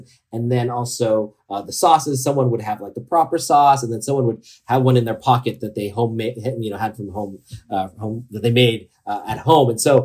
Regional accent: California, United States; But I think I grew up in an environment, growing up in the Bay Area was also a huge blessing because everyone around me was changing the world.

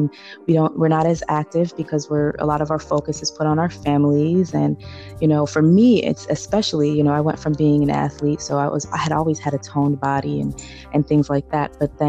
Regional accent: Connecticut, United States; And I'm originally from Connecticut, very, very cold place. The reason why I live here in South Florida now.

